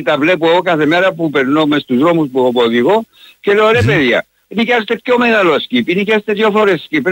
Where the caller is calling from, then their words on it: Limassol, Limassol District, Cyprus; από τη Λεμεσόν, σας ακούω κάθε μέρα, αλλά δεν συνέβηκα πολύ καιρό να σας μιλήσω.